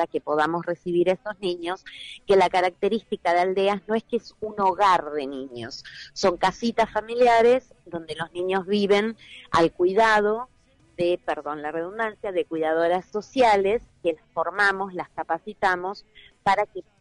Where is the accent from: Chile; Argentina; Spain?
Argentina; Villa Mercedes, San Luis; primero puedo contar antes que soy de Villa Mercedes.